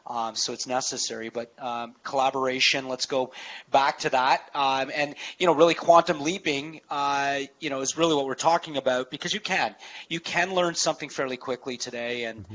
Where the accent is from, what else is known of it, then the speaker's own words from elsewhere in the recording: Canada; I'm Canadian as well.